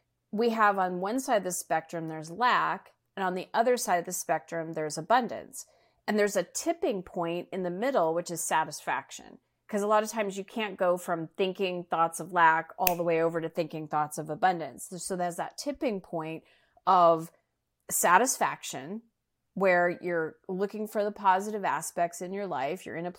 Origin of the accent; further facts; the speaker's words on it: Arizona, United States; moved away as an adult; now in Chicago, United States; I moved to Chicago to, you know, start my career. I was born and raised in Arizona.